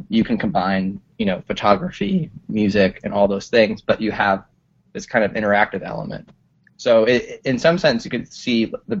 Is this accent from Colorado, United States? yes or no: yes; Colorado, United States; now in Brooklyn, United States; I'm originally from Colorado. I live in Brooklyn.